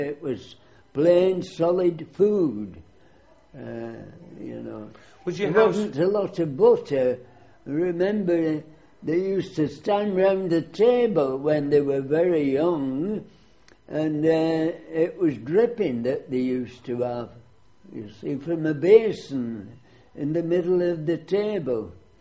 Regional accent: Tottington, North West England, United Kingdom; born there; I was born in Tottington, a village just outside Bury. I was born there at number 25 Bury Road in 1896.

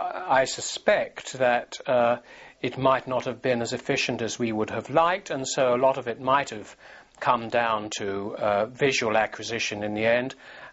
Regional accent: Cheshunt, East of England, United Kingdom; also born or lived in Sawbridgeworth; I was born in Sawbridgeworth in Hertfordshire in February 1934, who lived in the same area, and I grew up in Cheshunt in Hertfordshire.

